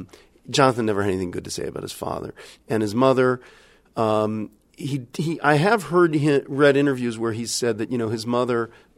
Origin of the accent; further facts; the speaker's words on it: Dayton, Ohio, United States; even if it's a comfortable middle-class context such as the one I grew up in Dayton